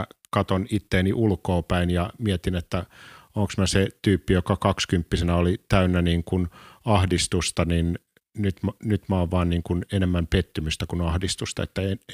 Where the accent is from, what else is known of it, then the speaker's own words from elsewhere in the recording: Tervakoski, Kanta-Häme, Finland; Mä oon Tervakoskelta kotosi ja toi tuntuu täysin käsittämättömältä, että joku voi voittaa jotain, että meillä ei ikinä kukaan voittanut.